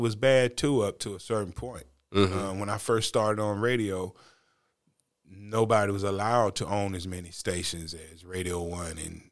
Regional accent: Greensboro, North Carolina, United States; But I'm coming from Greensboro, an area that got

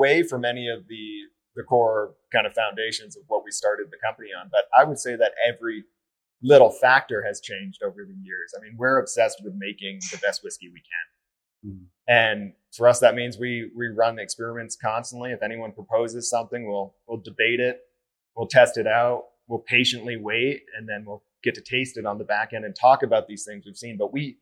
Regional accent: Portland, Oregon, United States; And then growing up in Portland, I grew up around the restaurant scene and the craft beer scene

